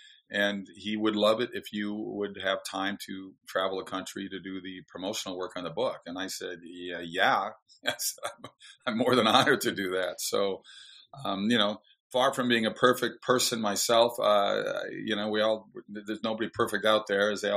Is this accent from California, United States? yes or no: no; Minnesota, United States; I grew up in Minnesota, the Lutheran, being a Norwegian guy is kind of typical for that part of the country where a lot of people settled when they left the old country and came to America.